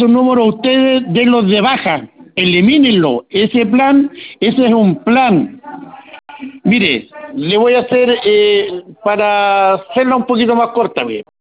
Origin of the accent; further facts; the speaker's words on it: Talcahuano, Biobío, Chile; yo soy de Talcahuano.